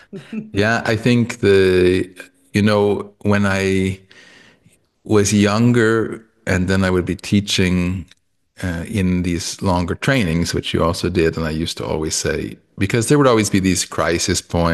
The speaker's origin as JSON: {"language": "English", "town": "Toronto", "region": "Ontario", "country": "Canada", "said": "I'm from Toronto in Canada"}